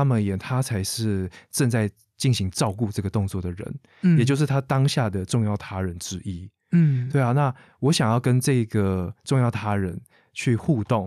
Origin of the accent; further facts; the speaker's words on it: Taipei, Taiwan; 身为一个双北我不喜欢讲我台北人啊身为一个双北人来讲的话